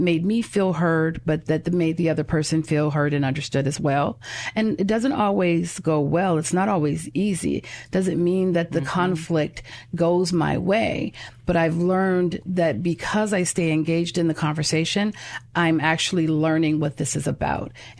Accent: Los Angeles, California, United States; I grew up in South Central LA, as I've shared before.

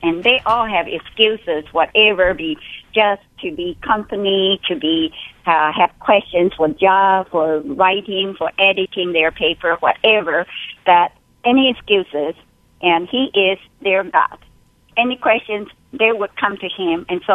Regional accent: China; English is a second language; And I myself, I'm from China. I'm a foreigner, you know.

